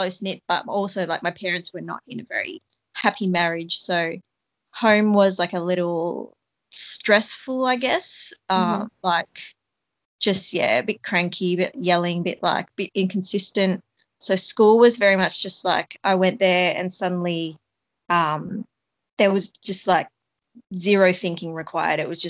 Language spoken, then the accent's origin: English; Sydney, New South Wales, Australia; born or raised there